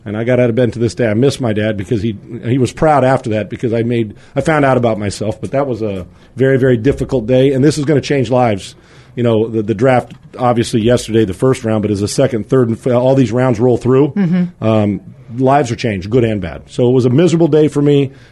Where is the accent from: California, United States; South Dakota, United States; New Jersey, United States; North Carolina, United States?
California, United States; San Diego; I was down in San Diego, my hometown.